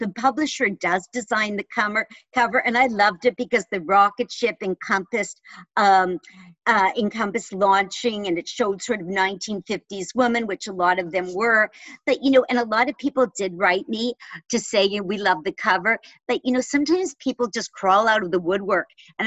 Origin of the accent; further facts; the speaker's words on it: Canada; I'm from Canada.